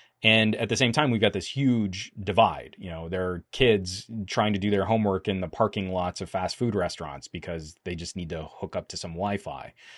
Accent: United States; I used to have a hard time as an American because I don't say it right.

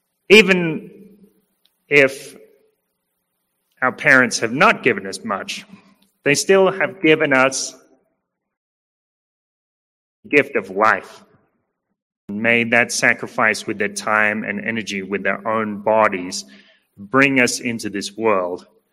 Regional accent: Australia; Some of you know I was deported from Mexico a few years ago for overstaying my welcome and sent back to Australia.

